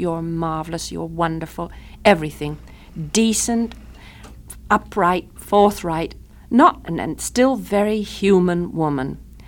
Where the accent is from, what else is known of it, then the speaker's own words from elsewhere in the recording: United Kingdom; now in Switzerland; I'm still British, but I'm a Swiss resident.